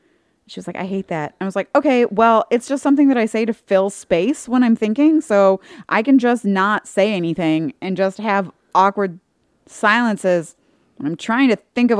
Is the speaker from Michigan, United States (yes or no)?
yes; Dexter, Michigan, United States; like I come from Dexter, so I'm coming up